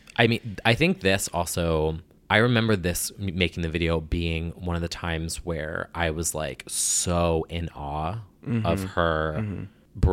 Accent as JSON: {"language": "English", "region": "New Jersey", "country": "United States", "said": "It's because I'm from New Jersey. That's exactly why I love a hoop."}